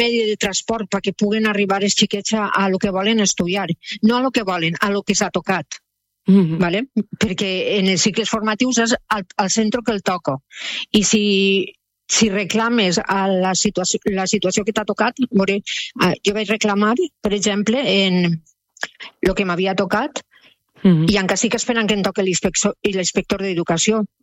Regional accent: Pego, Valencian Community, Spain; xiques del meu poble, jo sóc de Pego

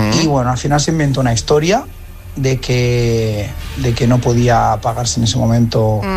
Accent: Barcelona, Catalonia, Spain; soy de Barcelona

